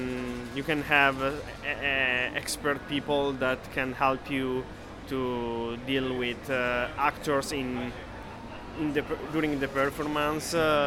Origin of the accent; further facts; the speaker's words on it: Italy; I'm from Italy